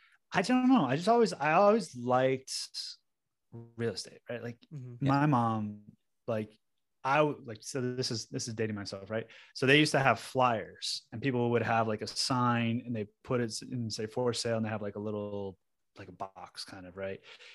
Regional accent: Denver, Colorado, United States; we're from Denver, Colorado, right? So, that's prime real estate right now.

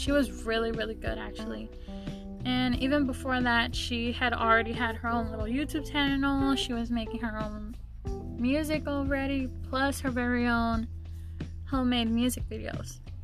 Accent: Houston, Texas, United States; A little about me is I am from Houston, Texas. I am Mexican-American. I am first-generation college.

